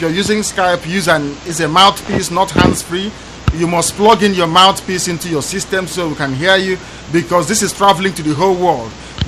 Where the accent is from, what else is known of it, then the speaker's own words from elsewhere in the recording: Ibeku, Abia, Nigeria; I am from Ibeku. Not from Odo. Of course, it's under former Bende division. But we are Kano.